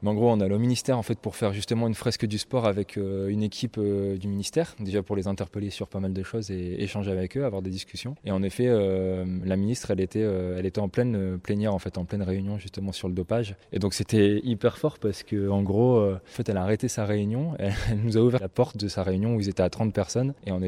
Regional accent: Valenciennes, Hauts-de-France, France; qui me font rentrer chez moi à Valenciennes le 11 décembre

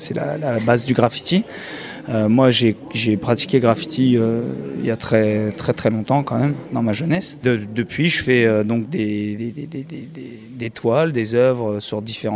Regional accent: Compiègne, Hauts-de-France, France; c'est ma ville natale, Compiègne. Moi, je suis né ici, j'habite encore ici à Compiègne.

